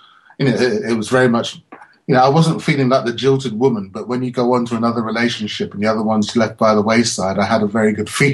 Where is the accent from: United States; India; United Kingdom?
United Kingdom; I'm in a band and I'm British and blah, blah, blah.